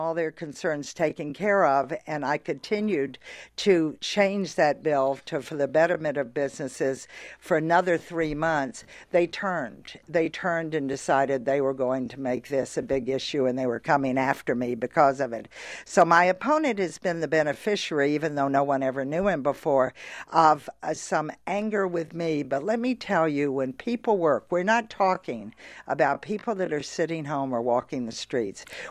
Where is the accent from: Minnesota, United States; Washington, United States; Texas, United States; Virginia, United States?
Texas, United States; Listen, I grew up in Texas where my father had three guns.